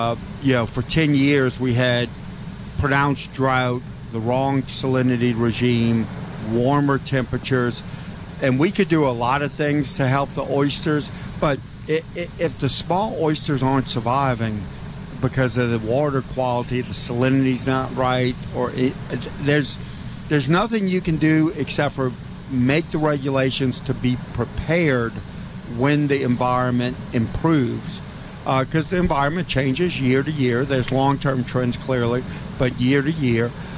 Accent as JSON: {"language": "English", "region": "Louisiana", "country": "United States", "tie": "born or raised there", "said": "So, I grew up in Louisiana"}